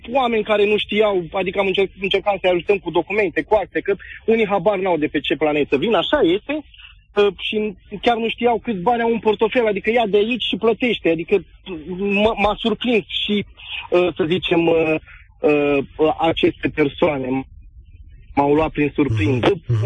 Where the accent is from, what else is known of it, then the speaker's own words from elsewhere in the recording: Brașov, Brașov County, Romania; Bineînțeles, sunt și din Brașov